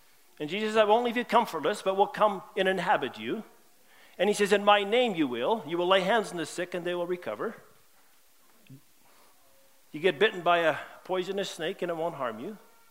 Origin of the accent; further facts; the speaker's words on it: West Coast, United States; I come from the West Coast, or at least lived there for 30 years